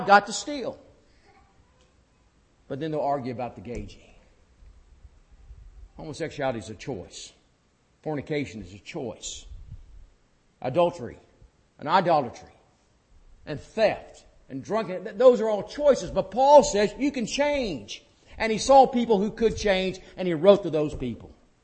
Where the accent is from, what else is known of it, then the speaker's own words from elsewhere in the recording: Rantoul, Illinois, United States; there was a fellow I grew up with back in Rantoul.